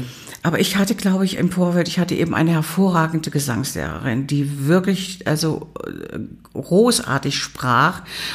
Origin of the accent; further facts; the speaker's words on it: Thuringia, Germany; accent: Thuringian; da kam ich dann von meinem thüringischen Dialekt weg